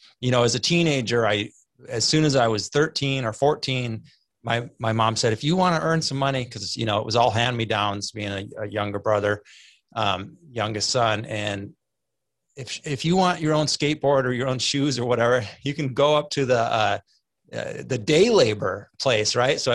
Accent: California, United States; Most of us, we're from California, and my brother-in-law is really into hiking.

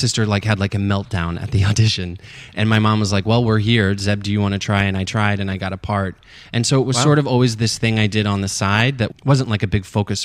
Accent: New York, United States; also born or lived in New Orleans; But I sort of identify as like the upstate New York thing is where I was like raised.

